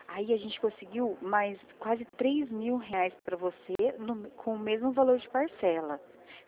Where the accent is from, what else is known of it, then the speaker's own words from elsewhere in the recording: Rio Claro, São Paulo, Brazil; Ó, eu sou de Rio Claro